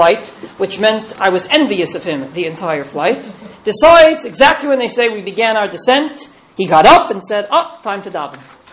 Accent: Efrat, Judea and Samaria, Israel; I come to you from Efrat, Israel.

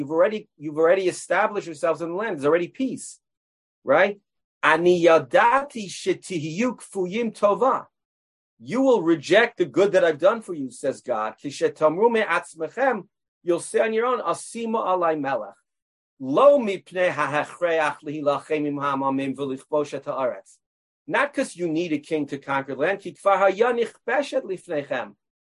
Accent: United States; Again, we grew up in America.

